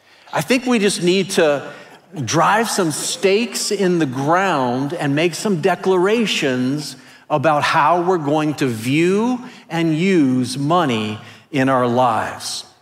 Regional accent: Cincinnati, Ohio, United States; also born or lived in Chicago; We moved back home from Chicago, back to Cincinnati, with nothing, virtually nothing in the bank

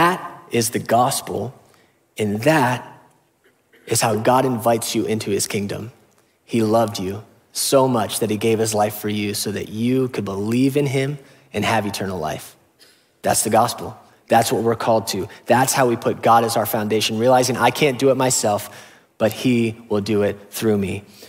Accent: Beavercreek, Ohio, United States; from Beaver Creek. I live in Ohio and in the United States, in North America, on planet Earth.

